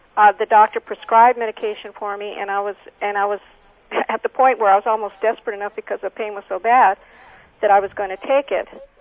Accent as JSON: {"language": "English", "region": "Ontario", "country": "Canada", "said": "Okay, I'm from Ontario, and I'm retired now"}